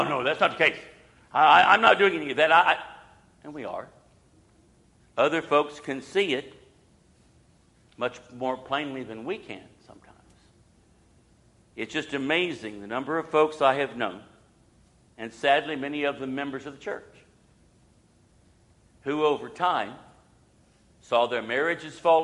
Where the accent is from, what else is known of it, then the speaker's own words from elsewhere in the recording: Ohio, United States; Brand new school down here in Alabama, and I was from Ohio.